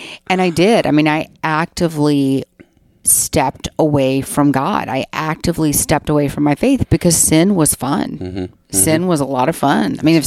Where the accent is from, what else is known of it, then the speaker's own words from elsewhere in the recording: Louisiana, United States; I grew up in South Louisiana, and there was no abortion clinic around where I lived.